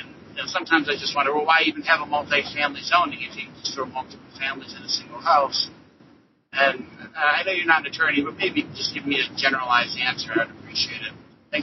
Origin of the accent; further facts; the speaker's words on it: Kalamazoo, Michigan, United States; I'm from Kalamazoo, Michigan.